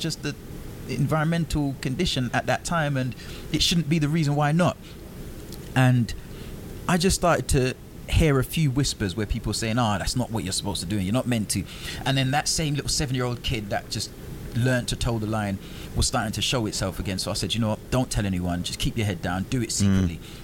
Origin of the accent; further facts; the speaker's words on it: Jamaica; actually, I'm from Jamaica, a pole's a pole